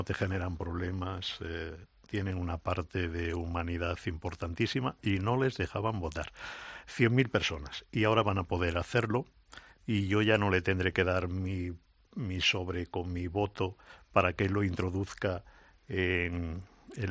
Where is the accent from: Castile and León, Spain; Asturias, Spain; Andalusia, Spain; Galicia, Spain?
Galicia, Spain; Yo que soy de Galicia